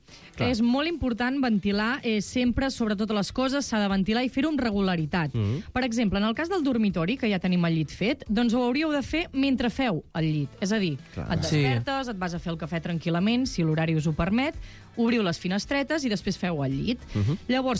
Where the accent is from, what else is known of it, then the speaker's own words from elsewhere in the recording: Catalonia, Spain; jo soc més catalana que res.